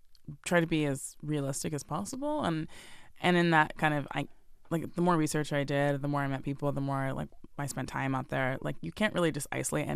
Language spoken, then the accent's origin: English; New York, United States; Yeah, I basically really wanted to tell a story about women in a rural part of America because I'm from New York.